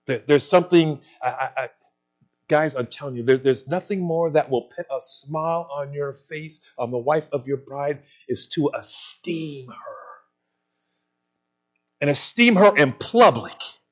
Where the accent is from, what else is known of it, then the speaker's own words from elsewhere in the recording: United States; She's from the Philippines, I'm from the United States, and she speaks Tagalog, and she speaks Wadai, and she speaks English.